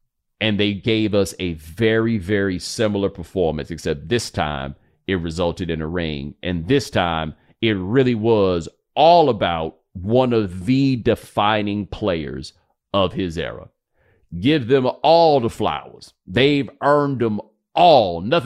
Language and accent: English; Texas, United States; I'm like, man, as a Texan, I didn't know y'all